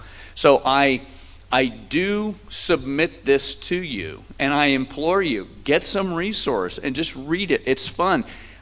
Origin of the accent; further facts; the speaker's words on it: Georgia, United States; When I was in high school, I grew up in South Georgia, and in South Georgia, everything is about sports.